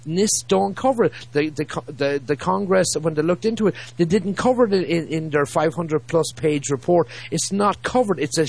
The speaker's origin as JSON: {"language": "English", "country": "Ireland", "said": "that's the equivalent of the Republic of Ireland. My home country have died since 9/11."}